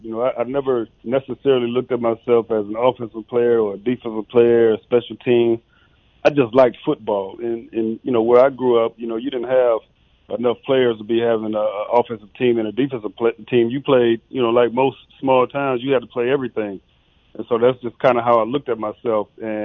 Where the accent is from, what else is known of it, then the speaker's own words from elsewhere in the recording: Fremont, Ohio, United States; I grew up in Northwest Ohio, Fremont, Ohio.